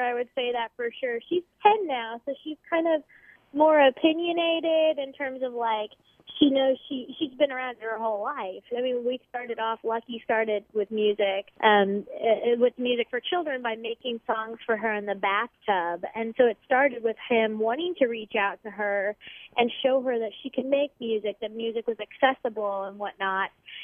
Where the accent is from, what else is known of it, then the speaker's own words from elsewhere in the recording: Indiana, United States; I'm from Indiana, as you know, and so I have a really strong upbringing in football and bluegrass